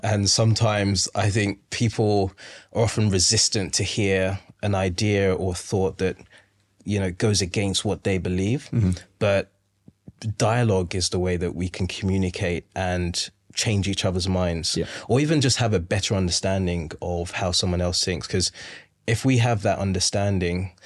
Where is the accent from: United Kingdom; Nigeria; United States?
United Kingdom; London; I am from London. I love London